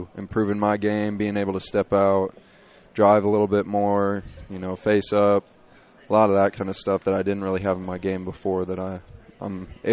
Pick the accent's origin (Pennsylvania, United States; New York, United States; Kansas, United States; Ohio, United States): Kansas, United States; I actually haven't been to Allen Fieldhouse, even though I'm from Kansas, but I'm excited, definitely.